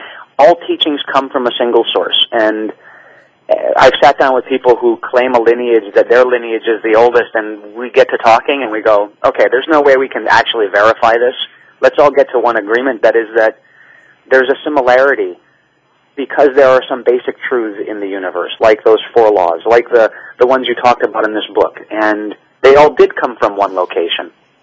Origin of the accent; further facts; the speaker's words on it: Hawaii, United States; But I grew up in Hawaii, so, I mean, they had Hawaii 5-0, Magnum P.I.